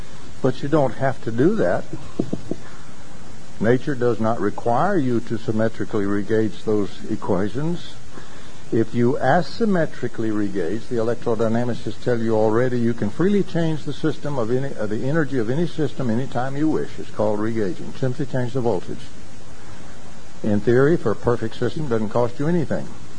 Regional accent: Louisiana, United States; I'm a Yankee. I'm from North Louisiana.

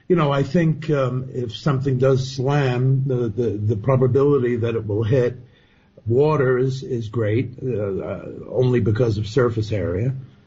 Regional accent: New York, United States; now in Mexico City, Mexico; I'm a New Yorker, though.

